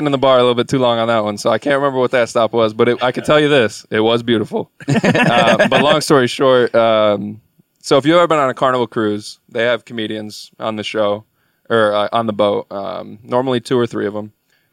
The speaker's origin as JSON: {"language": "English", "town": "Bay City", "region": "Michigan", "country": "United States", "tie": "born or raised there", "said": "I was born here in Bay City, lived here till I was 18 or 19, went to school at Garber."}